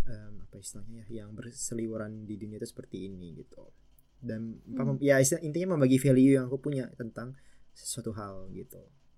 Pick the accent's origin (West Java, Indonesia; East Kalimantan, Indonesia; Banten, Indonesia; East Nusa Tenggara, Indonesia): West Java, Indonesia; Bogor; moved away as an adult; now in Japan; aku dari Bogor. Terus di Bogor itu like dari SD sampai kuliah itu di Bogor terus gitu. Dan baru ketika S1 ya, S1 tahun kedua itu baru keluar ke Jepang.